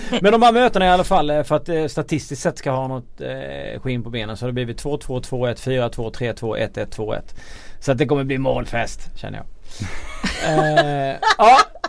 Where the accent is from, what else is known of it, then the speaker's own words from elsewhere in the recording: Småland, Sweden; Jag vet inte varför jag hade den hybrisen som smålänning